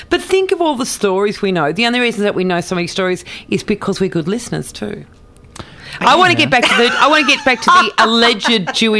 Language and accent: English; Ireland; And I'm Irish, and my they all think the Irish are the same.